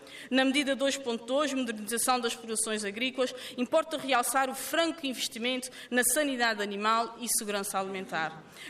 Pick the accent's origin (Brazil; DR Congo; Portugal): Portugal; Azores; pela primeira vez, enquanto terceirense e açoriana, sentir que faço parte de uma visão integradora